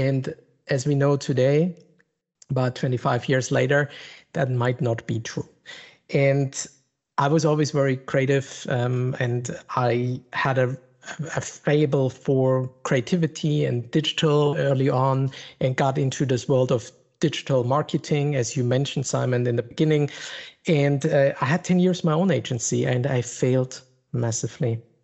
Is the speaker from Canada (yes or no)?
no; Munich, Bavaria, Germany; English is a second language; As you can hear on my accent, grew up in Germany, in the south of Germany, which is very particular, in Munich, Bavaria.